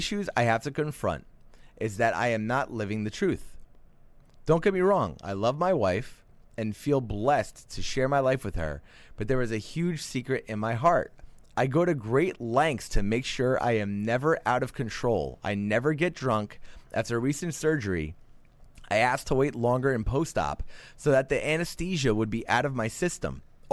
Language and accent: English; Appalachia, United States; I grew up in Appalachia in the 80s, and it was not the most open-minded place